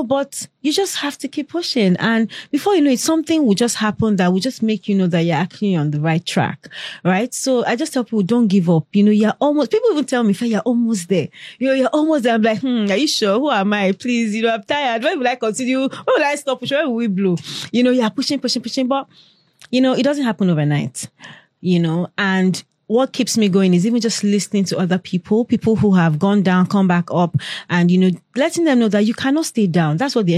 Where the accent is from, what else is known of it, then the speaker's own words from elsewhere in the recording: Nigeria; I'm Nigerian. I also have a Nigerian passport.